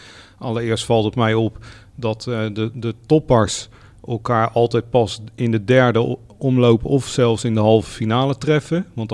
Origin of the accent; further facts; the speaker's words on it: Leidschendam, South Holland, Netherlands; Dus zeker die van Voorschoten, omdat ik kom uit Leidschendam.